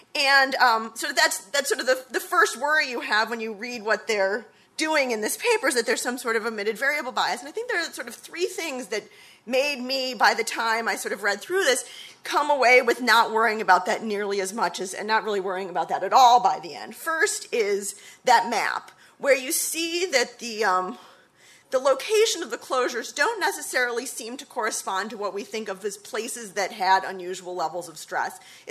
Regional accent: Chicago, Illinois, United States; because we're both from Chicago

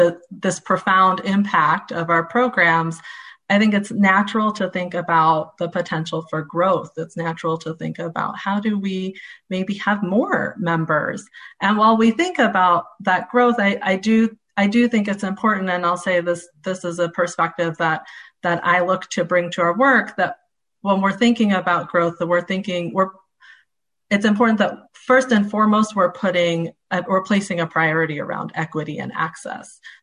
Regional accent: Chicago, Illinois, United States; I personally reflect on my start as an AmeriCorps member serving in my hometown of Chicago.

